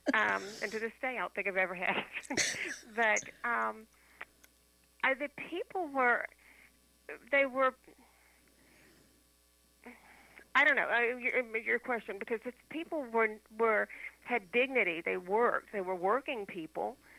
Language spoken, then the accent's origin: English; Prichard, Alabama, United States; I grew up on Patane Street, which was a street in Alabama, in Pritchard, Alabama, that was paved with red clay.